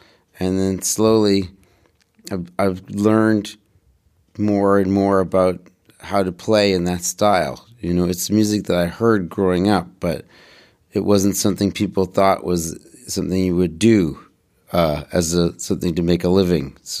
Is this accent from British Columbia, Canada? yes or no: yes; Vancouver, British Columbia, Canada; I grew up in Vancouver in a Jewish house, but not a Orthodox Jewish house, in a neighborhood that wasn't Jewish.